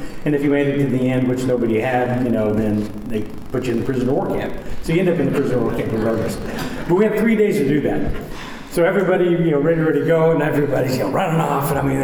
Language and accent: English; Hominy, Oklahoma, United States; I didn't appreciate that growing up in Hominy.